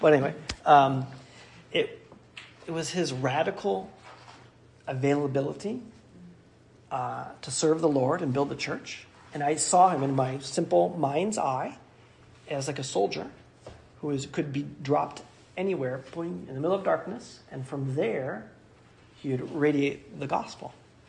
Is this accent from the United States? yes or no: no; England, United Kingdom; We're English, so it's boring.